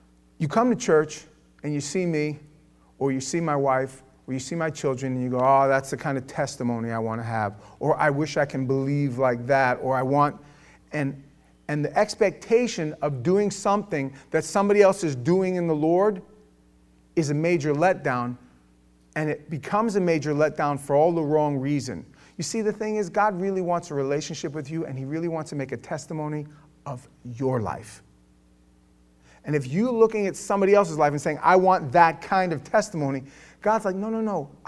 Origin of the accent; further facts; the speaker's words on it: New York City, New York, United States; I don't know how you grew up, but I grew up in New York City.